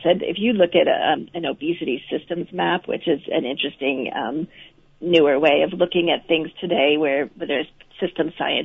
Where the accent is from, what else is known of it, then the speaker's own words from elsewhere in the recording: Iowa, United States; So I grew up in Iowa, and around about that time when I was in high school, we had something called Farm Aid